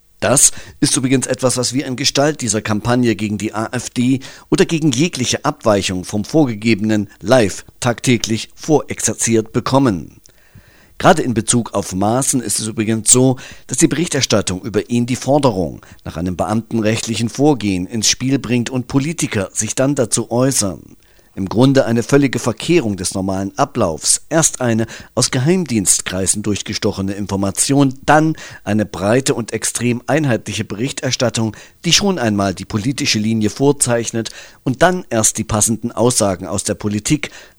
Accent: Thuringia, Germany; ich bin Thüringer

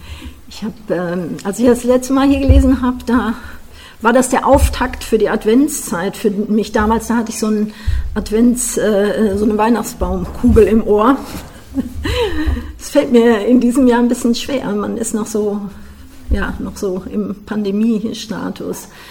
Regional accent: Cologne, North Rhine-Westphalia, Germany; now in Leverkusen, Germany; Ich komme ursprünglich aus Köln, deswegen lag das nahe, dass man mich gefragt hat, ob ich aus Köln was mache, aber mittlerweile bin ich so eine Hybrid-Kölnerin. Man nimmt ja neue Begriffe immer auf. Also ich lebe eigentlich in Leverkusen

